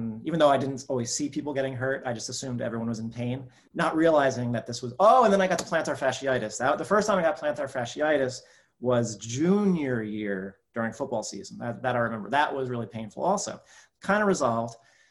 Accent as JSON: {"language": "English", "region": "New Jersey", "country": "United States", "said": "I am from New Jersey, suburban New Jersey, and I was always playing sports as I was young."}